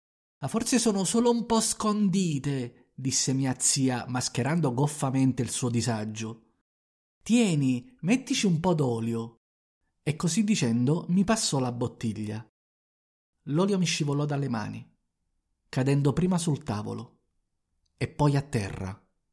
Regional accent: Naples, Campania, Italy; abitando lontano dalla mia città, come potete sentire, ho perso completamente il mio accento, e un po' per il mio spessore internazionale. Ma a me piace ricordarlo. Sono un figlio orgoglioso di Napoli, forgiato in provincia e ora fiero ambasciatore partenopeo a Milano

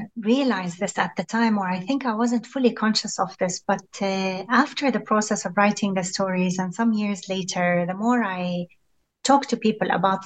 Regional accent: Beirut, Lebanon; also born or lived in Cyprus; I was born outside Israel. My parents are from a village in the Galilee called Fasuta, a small village. In 1970, my father was exiled from Israel due to his political activism and work. We ended up living in Beirut and then in Cyprus

